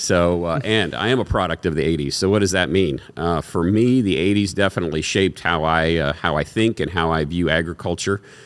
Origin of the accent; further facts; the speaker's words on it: Baxter, Iowa, United States; So I grew up in central Iowa. Jasper County is my home county. Baxter is my hometown. Grew up on a diversified corn, soy, alfalfa rotation.